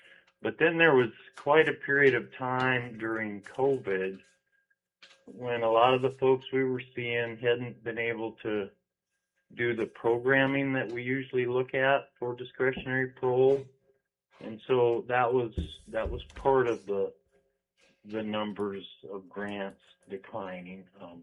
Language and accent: English; Kenai, Alaska, United States; I'm from Kenai. I've lived in Kenai since 1971.